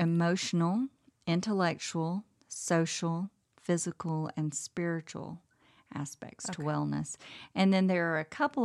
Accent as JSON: {"language": "English", "region": "Texas", "country": "United States", "said": "I can't help it. I'm from Texas. Everything is about that Lone Star."}